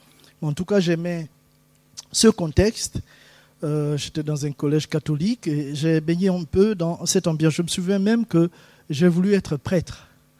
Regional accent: Gabon; je suis né et j'ai grandi au Gabon où j'ai eu une enfance, une adolescence et une jeunesse que je qualifie de gaie et joyeuse. Dans une famille catholique

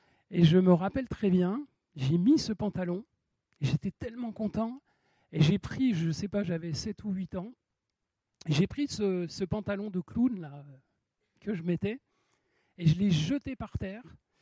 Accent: Nancy, Grand Est, France; Donc moi je suis du nord de la France, je suis originaire de Nancy, je suis lorrain.

